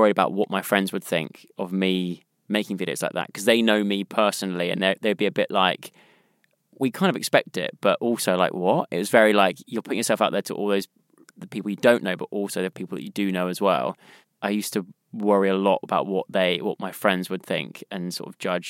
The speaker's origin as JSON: {"language": "English", "region": "South West England", "country": "United Kingdom", "accent": "West Country", "said": "Lost a bit of the West Country"}